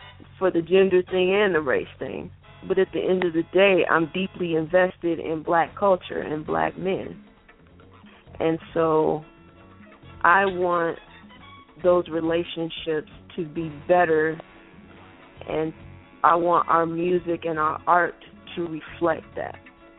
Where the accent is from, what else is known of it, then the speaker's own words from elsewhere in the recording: Chicago, Illinois, United States; Well, I'm a Chicagoan, so, you know, I really don't care.